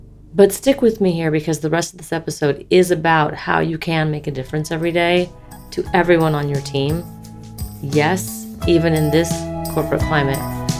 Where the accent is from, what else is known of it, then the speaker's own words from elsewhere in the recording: California, United States; I grew up in California and it didn't snow in my hometown.